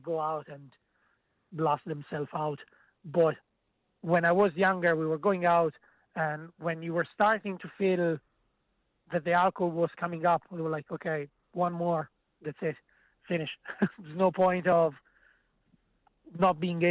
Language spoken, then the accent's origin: English; Italy; Like, I'm from Italy.